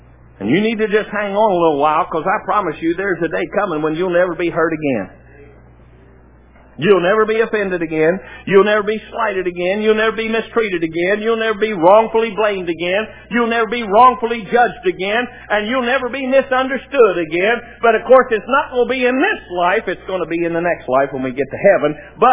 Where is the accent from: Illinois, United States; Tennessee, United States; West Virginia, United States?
West Virginia, United States; I mean, I'm a hillbilly from West Virginia. I didn't know what an acronym was.